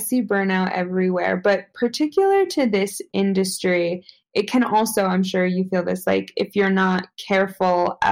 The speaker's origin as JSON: {"language": "English", "region": "New York", "country": "United States", "tie": "born or raised there", "moved": "yes", "said": "Like, I can't, you know, I was born in New York. I never thought I was going to leave."}